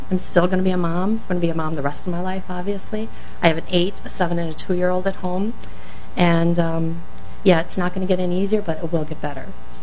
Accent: Lake City, Minnesota, United States; I'm from Lake City, Minnesota originally.

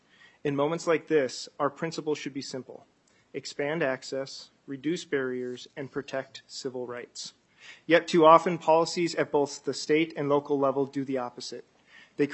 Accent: Minnesota, United States; And I reject that as a provider, as a local elected official, and as a Minnesotan.

